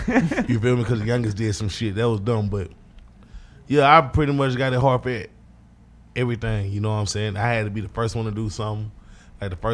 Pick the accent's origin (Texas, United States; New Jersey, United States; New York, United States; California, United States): Texas, United States; Southwest Alley, Texas.